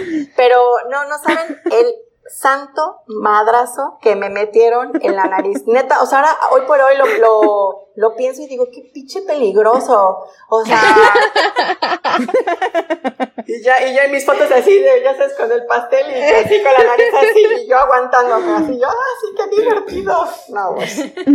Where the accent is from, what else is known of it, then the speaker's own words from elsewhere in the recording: Cancún, Quintana Roo, Mexico; also born or lived in Xalapa; de segundo de primaria, cuando me fui de Jalapa a Cancún, perdí el año